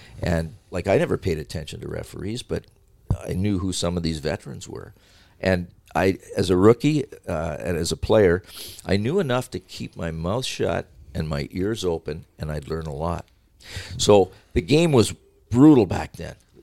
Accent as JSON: {"language": "English", "town": "Sarnia", "region": "Ontario", "country": "Canada", "tie": "born or raised there", "said": "So 3 o'clock in the morning, I drive from my hometown in Sarnia, 180 kilometers, 150 miles or so to Toronto."}